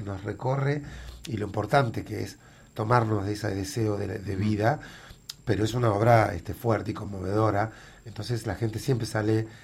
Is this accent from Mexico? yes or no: no; Argentina; los argentinos somos hinchas de Uruguay. O sea, cuando Uruguay juega con cualquiera, siempre hinchamos por Uruguay.